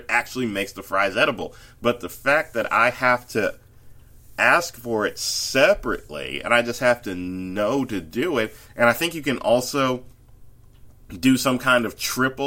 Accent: the South, United States; that is my analysis as a Southerner

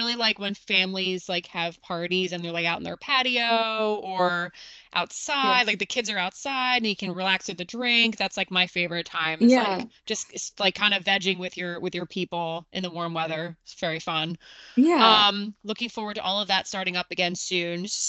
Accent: Northeast, United States; So we're from the Northeast, both of us. So we do have seasons here.

